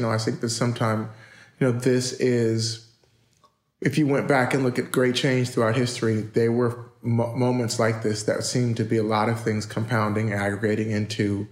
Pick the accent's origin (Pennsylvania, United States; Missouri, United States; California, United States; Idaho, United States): California, United States; Inglewood; also born or lived in Pacoima; I was born in Pacoima, California, moved to Inglewood